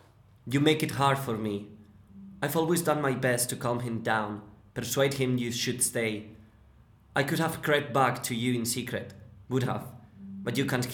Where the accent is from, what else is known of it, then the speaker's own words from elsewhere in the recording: Valencian Community, Spain; English is a second language; now in United Kingdom; I'm from Spain, from the southeast, from a town near the coast of Alicante. And English is not my first language, so I came to the UK 2 years ago